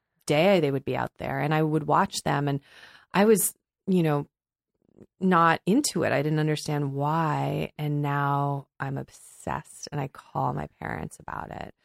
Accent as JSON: {"language": "English", "region": "Ontario", "country": "Canada", "tie": "born or raised there", "said": "No, I grew up outside Ottawa."}